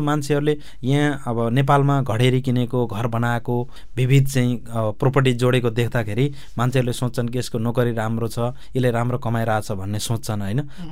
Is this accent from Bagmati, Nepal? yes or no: no; Lumbini Province, Nepal; हजुर, मेरो बाल्यकाल गुल्मीमै बित्यो सर। अध्ययन मैले एसएलसी पास चाहिँ मैले त्यहीँ गुल्मी हर्मिचौरबाटै गरेँ।